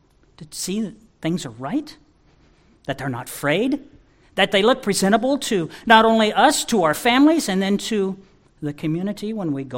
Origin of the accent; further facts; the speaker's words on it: Lincoln, Nebraska, United States; I grew up in Lincoln, Nebraska